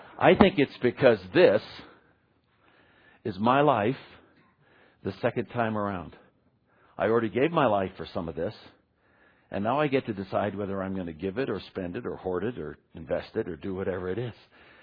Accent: California, United States; now in Washington, United States; You know, I come from Washington, D.C. At least I was there for 15 years. I'm really a left coaster. I was brought up in California, but I spent these 15 years in D.C.

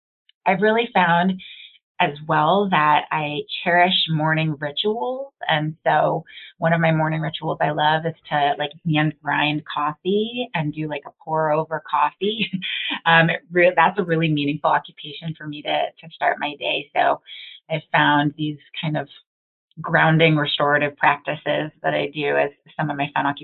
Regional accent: Madison, Wisconsin, United States; also born or lived in Costa Rica; now in Los Angeles, United States; moved back to Wisconsin when I was very young. So that's where I grew up and was raised in Madison, Wisconsin, and lived there throughout high school and then moved out to Los Angeles to pursue a professional dance career.

